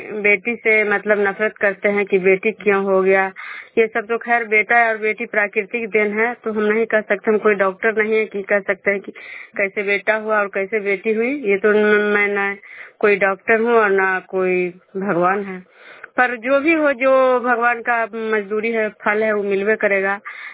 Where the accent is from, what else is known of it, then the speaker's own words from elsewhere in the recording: Bishnupur, Bihar, India; बिष्णुपुर ग्राम खजरा पंचायत नालंदा जिला नरसा प्रखंड के निवासी हूँ।